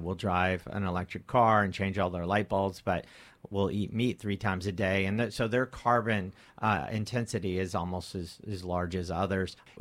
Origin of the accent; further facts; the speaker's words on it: Memphis, Tennessee, United States; born there; I was born in Memphis, Tennessee, the barbecue capital of the Milky Way galaxy. So it's in my DNA.